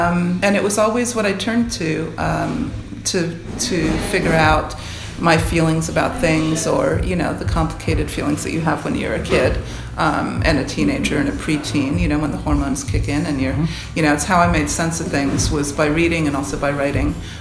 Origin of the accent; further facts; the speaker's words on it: Ottawa, Ontario, Canada; now in Lunenburg, Canada; I am Canadian as well. I spent 10 years in Ottawa.